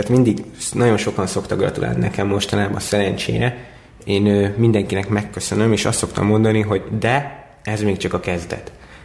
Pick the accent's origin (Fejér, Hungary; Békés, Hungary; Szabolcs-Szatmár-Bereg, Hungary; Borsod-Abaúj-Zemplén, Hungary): Borsod-Abaúj-Zemplén, Hungary; Kazincbarcika; born there; now in Budapest, Hungary; mentem Kazincbarcikán a busszal, ott születtem, az az első számú otthonom Budapest után